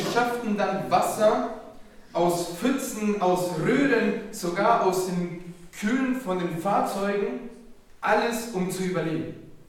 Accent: Chile; German is a second language; ich würde gerne eine Geschichte erzählen über mein Heimatland, Chile.

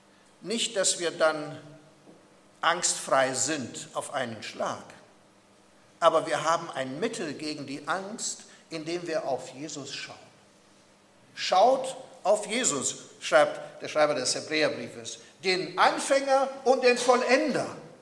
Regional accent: Croatia; dort wo ich aufgewachsen bin in Kroatien oder wo ich die Teenagerzeit verbracht habe

